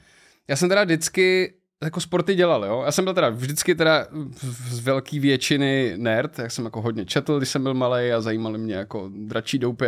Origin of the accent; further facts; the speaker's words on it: Liberec, Liberec Region, Czechia; moved away as an adult; když jsem z Liberce odešel do Prahy na vejšku